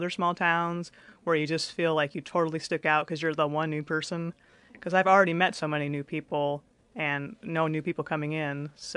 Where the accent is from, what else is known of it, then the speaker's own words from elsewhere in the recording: Altoona, Iowa, United States; moved away as an adult; I came from Altoona, Iowa, right in the middle of Iowa.